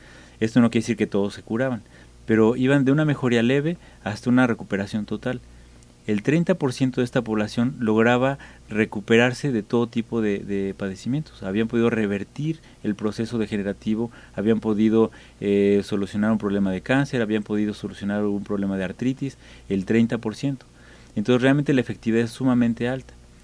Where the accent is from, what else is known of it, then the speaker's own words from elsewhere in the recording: Mexico City, Mexico; de donde yo vengo, que es la Ciudad de México